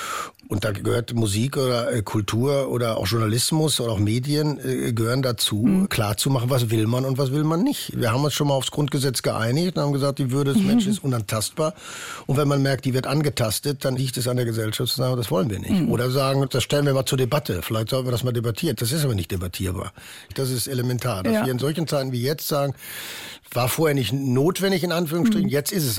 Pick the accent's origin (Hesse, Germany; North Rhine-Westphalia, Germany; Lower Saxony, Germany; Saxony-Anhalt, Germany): North Rhine-Westphalia, Germany; Ich bin im Ruhrgebiet groß geworden